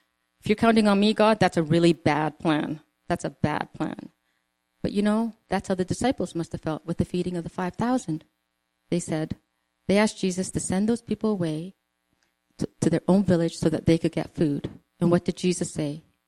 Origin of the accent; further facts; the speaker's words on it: Calgary, Alberta, Canada; We grew up in Calgary.